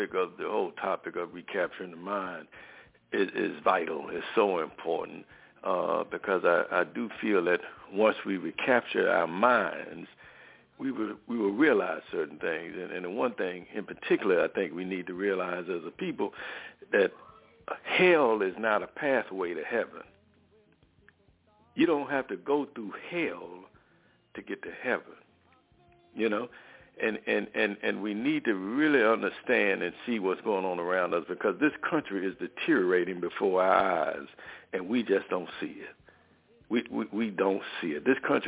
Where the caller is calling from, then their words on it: Richmond, Virginia, United States; Yes, sir. Good afternoon, brothers. I'm from Richmond here in Richmond, Virginia.